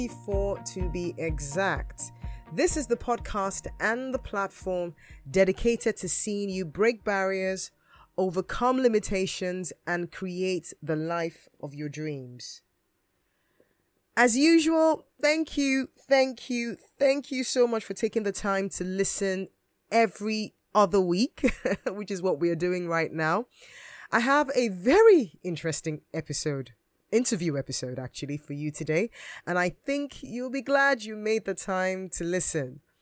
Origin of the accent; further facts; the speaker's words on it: Nigeria; now in United Kingdom; I am a Nigerian. And even though Britain has been my home for many years now, I'm still pretty much Nigerian, and you can probably hear that from my accent.